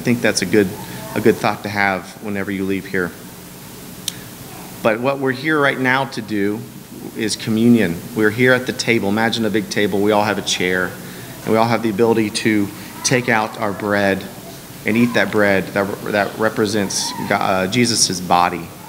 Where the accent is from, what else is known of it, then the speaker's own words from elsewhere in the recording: Texas, United States; But Bevo is our dog, named after the University of Texas Longhorn mascot Bevo, because we're from Texas.